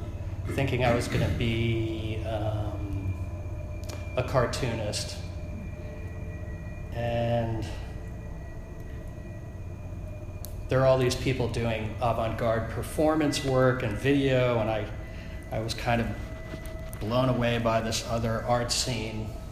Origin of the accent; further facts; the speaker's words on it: New Jersey, United States; born there; I was born in 1961 in New Jersey, Catholic mother, agnostic Protestant father